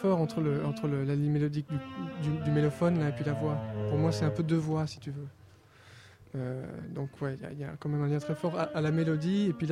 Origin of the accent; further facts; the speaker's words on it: Romans-sur-Isère, Auvergne-Rhône-Alpes, France; Eh bien, moi, je viens de pas très très loin. Je suis né à Romans-sur-Isère, tu vois.